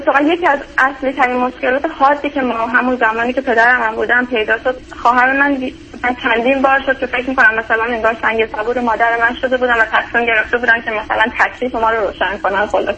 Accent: Iran; moved away as an adult; تقریبا حدود 4 سال و نیم هستش از ایران مهاجرت کردم.

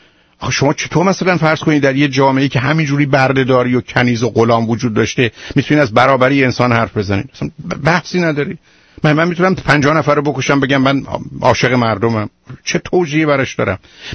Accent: Iran; moved away; 2 سال قبل از انقلاب از ایران بیرون آمدم

